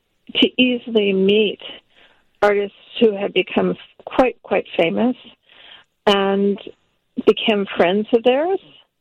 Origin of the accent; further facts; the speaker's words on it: California, United States; also born or lived in New York; I'm originally from California.